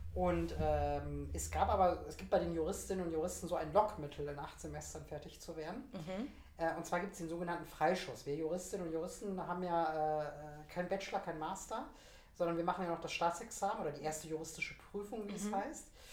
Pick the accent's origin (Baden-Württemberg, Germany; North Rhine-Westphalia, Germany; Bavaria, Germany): North Rhine-Westphalia, Germany; Oberhausen; also born or lived in Wuppertal; ich bin in Wuppertal geboren, im schönen Bergischen Land, bin aber mit 2,5 Jahren nach Oberhausen gezogen worden und dort dann auch geblieben. Hab Grundschule da besucht, mein Abitur gemacht 2004